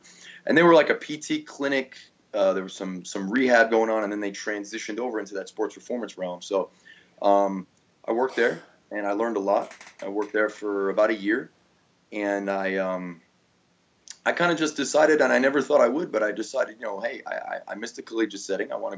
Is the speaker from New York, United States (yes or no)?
yes; New York City, New York, United States; So I grew up in New York City, and honestly, this is the only thing I've ever wanted to do in my life.